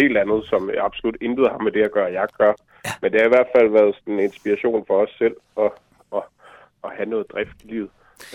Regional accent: Hørsholm, Capital Region of Denmark, Denmark; hvis du skal tage for, hvor jeg kommer fra, så kommer jeg fra Hørsholm oprindeligt.

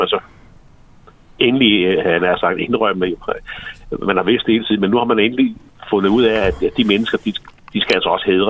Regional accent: Roskilde, Zealand, Denmark; Altså, jeg er jo gammel Roskilde. Jeg er født på havnen i Roskilde

